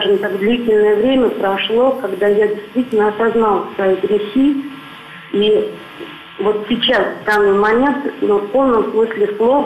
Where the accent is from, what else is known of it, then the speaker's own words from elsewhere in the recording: Samara, Samara Oblast, Russia; Я из Самары.